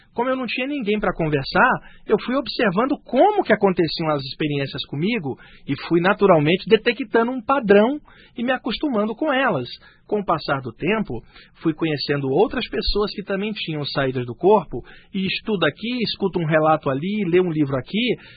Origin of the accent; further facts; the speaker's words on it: Rio de Janeiro, Brazil; born there; moved away as an adult; now in São Paulo, Brazil; Esse mês agora, dia 23, eu vou estar completando 45 anos de idade. Eu nasci em 1961 no Rio de Janeiro e eu moro em São Paulo desde 1990.